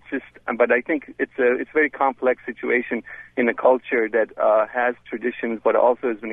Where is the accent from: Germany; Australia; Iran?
Iran; I'm a very fair-skinned individual. I actually had 3 suspicious moles removed. But I am from Iran